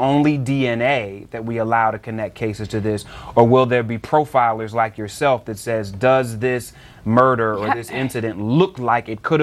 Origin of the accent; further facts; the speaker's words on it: Cleveland, Ohio, United States; I mean, I'm from Cleveland, Ohio